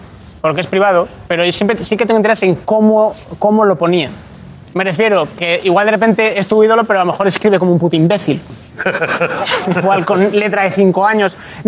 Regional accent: Basque Country, Spain; pero al mismo tiempo soy vasco

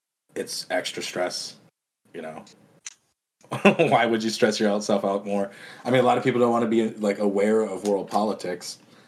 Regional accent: Pine Ridge, South Dakota, United States; it's basically because I'm native and I was from Pine Ridge that I was just basically naturally inclined to go into politics.

